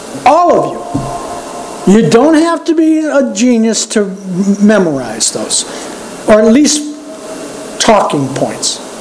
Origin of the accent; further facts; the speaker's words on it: Chesapeake, Virginia, United States; I grew up in Chesapeake. I mean, we ate pizza till we could hardly walk, you know?